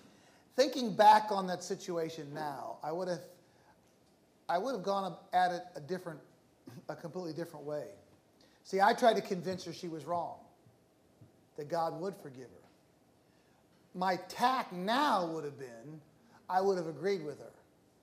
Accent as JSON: {"language": "English", "country": "Philippines", "tie": "born or raised there", "also_born_or_lived": "United States", "said": "growing up in the Philippines"}